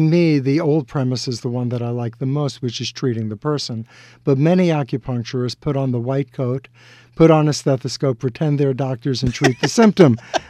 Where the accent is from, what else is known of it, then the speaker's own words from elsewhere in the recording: Brooklyn, New York, United States; growing up in Brooklyn, no one in my family ever went to high school, let alone college.